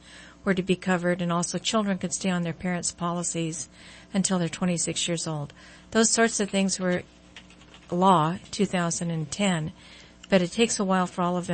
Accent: Glendale, California, United States; born there; I was born in Glendale, California, but we came here from the San Jose area, yes.

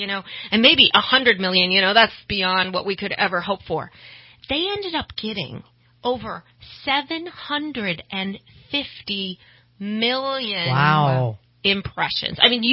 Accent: Fort Worth, Texas, United States; So as you know, I'm from Fort Worth.

